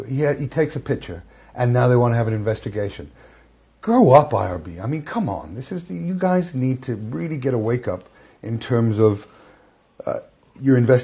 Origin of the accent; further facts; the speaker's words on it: Wales, United Kingdom; And me being Welsh, you know, I just said he's a, you know, and so I spelt it out.